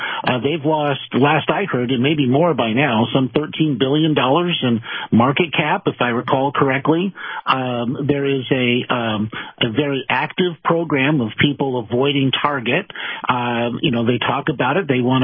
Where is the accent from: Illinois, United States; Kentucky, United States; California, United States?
California, United States; And I grew up near Disneyland.